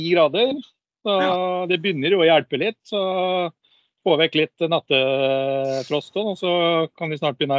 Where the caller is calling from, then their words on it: Sarpsborg, Østfold, Norway; Det gjør jeg. Nyter nettopp kom hjem fra jobb, så nyter siste rest av sol